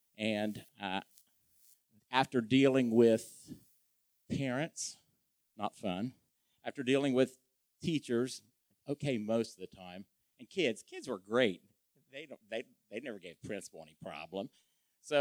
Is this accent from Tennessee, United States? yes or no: no; Portsmouth, Ohio, United States; And I grew up in Manly United Methodist Church in Portsmouth, Ohio. And it was just part of life.